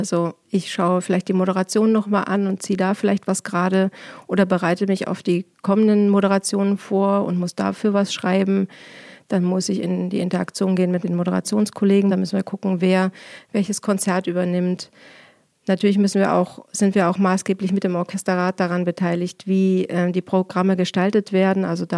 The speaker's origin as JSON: {"language": "German", "region": "Hesse", "country": "Germany", "tie": "born or raised there", "also_born_or_lived": "Bogotá", "said": "ursprünglich bin ich in Hessen aufgewachsen und geboren bin ich sogar in Südamerika."}